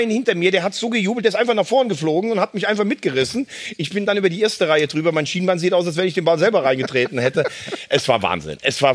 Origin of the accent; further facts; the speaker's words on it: Rhineland-Palatinate, Germany; born there; Ich bin ja am Lacher See geboren, aber ich habe dann in Andernach Fußball gespielt.